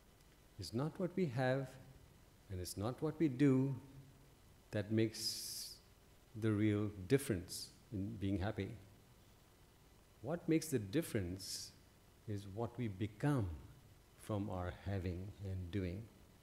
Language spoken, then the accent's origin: English; India; I'm an Indian citizen, and during my days of practice, I didn't have much money. Being an Indian citizen and not having much money is a little bit of a handicap.